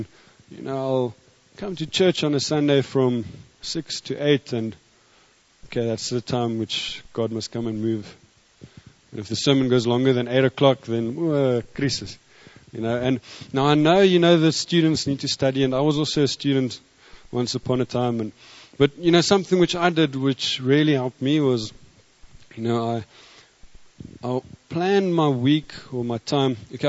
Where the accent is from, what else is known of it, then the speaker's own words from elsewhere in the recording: South Africa; he came to South Africa as a missionary and he had this to say about us as South Africans.